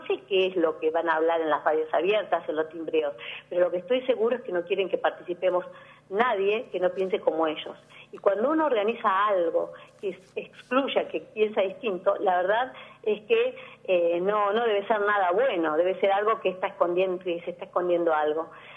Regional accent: Tandil, Buenos Aires Province, Argentina; yo soy de Tandil

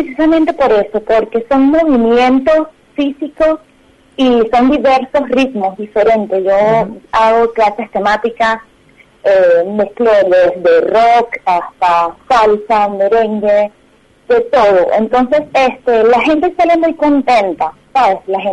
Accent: Caracas, Capital District, Venezuela; also born or lived in Buenos Aires / Mar del Plata; now in Tandil, Argentina; Yo soy de Caracas, Venezuela. Ajá. Ya tengo, voy para 5 años viviendo aquí en Tandil.

